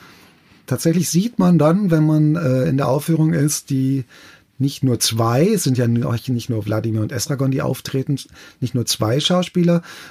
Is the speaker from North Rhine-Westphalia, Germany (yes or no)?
yes; Bochum, North Rhine-Westphalia, Germany; ich als Bochumer bin natürlich wahnsinnig glücklich